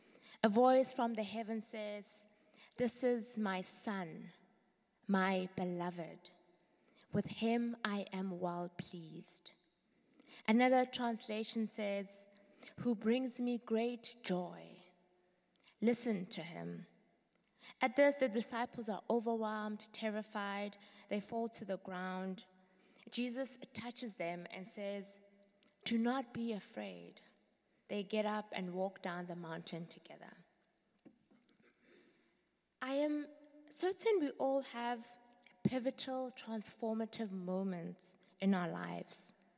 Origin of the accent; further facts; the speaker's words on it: South Africa; Some of you might know I am from South Africa. My mother was born in the 50s.